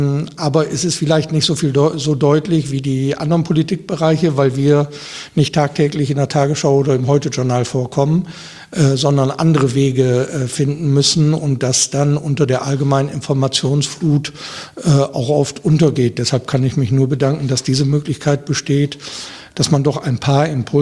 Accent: Osnabrück, Lower Saxony, Germany; also born or lived in Diepholz; now in Wiesbaden, Germany; bevor ich vor 20 Jahren nach Wiesbaden kam, ich bin gebürtiger Norddeutscher, in Osnabrück geboren und studiert, aber dann in Diepholz gelebt. Das ist eine Kreisstadt 50 Kilometer nördlich von Osnabrück.

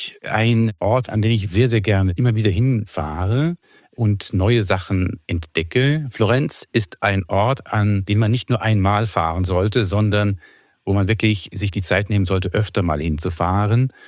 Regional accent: Rhineland-Palatinate, Germany; moved away as an adult; now in Pisa, Italy; Ja, ich stamme aus der Pfalz, bin Kunsthistoriker und bin dann der Liebe wegen, wie man so schön sagt, vor 24 Jahren nach Pisa gekommen

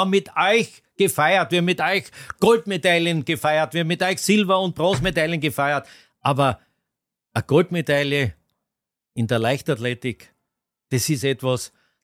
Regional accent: Austria; wir als Österreicher haben einfach die Verpflichtung, Skierfolge zu machen.

